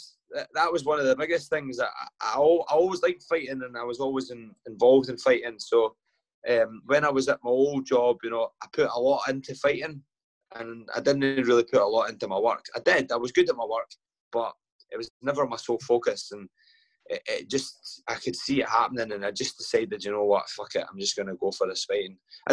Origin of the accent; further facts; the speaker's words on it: Glasgow, Scotland, United Kingdom; also born or lived in Highlands; now in Stirling, United Kingdom; I live in Stirling just now, but I'm originally from Glasgow and I lived in the Highlands for a wee bit in a place called Strathire.